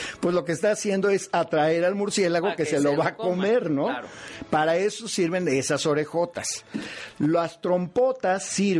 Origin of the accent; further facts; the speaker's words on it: Mexico; como mexicanos, todos los que estamos en esta mesa